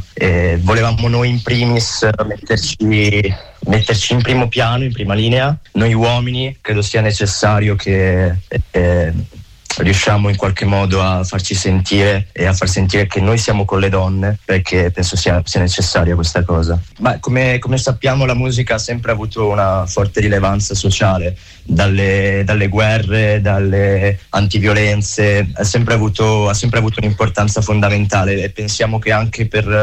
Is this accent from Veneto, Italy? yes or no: yes; Padua, Veneto, Italy; io vengo da Padova